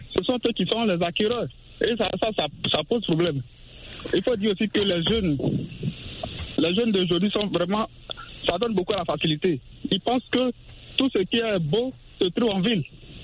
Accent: Côte d’Ivoire; Effectivement, je suis de la Côte d'Ivoire.

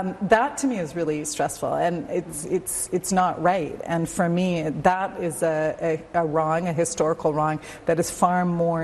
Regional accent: South Africa; as a South African myself, it's obviously a critical issue for me personally

